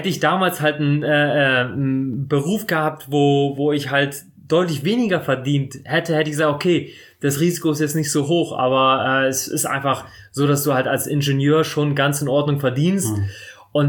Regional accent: Bremerhaven, Bremen, Germany; Ja, also ich bin mit 2 Jahren nach Deutschland gekommen und dann direkt nach Bremerhaven. In Bremerhaven aufgewachsen, studiert und irgendwann mal weggezogen.

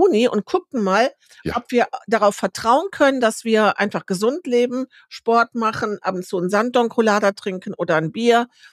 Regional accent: Rhineland, Germany; ich komme aus dem Rheinland.

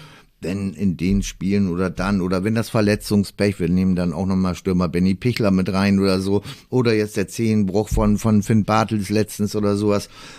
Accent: Northern Germany, Germany; Kann doch nicht sein, sind wir Norddeutsche.

